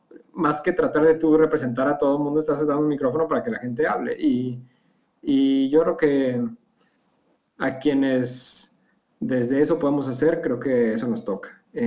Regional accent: Mexico; soy mexicano. Puedo contestar, soy un hombre gay.

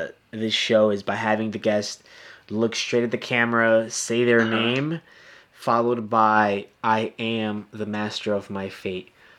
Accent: Newark, New Jersey, United States; it's funny because I'm from the Ironbound, right? Yeah. So I grew up in the Ironbound

